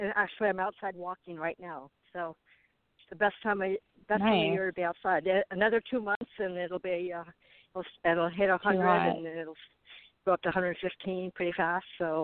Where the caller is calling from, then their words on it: Arizona, United States; I'm calling from Arizona.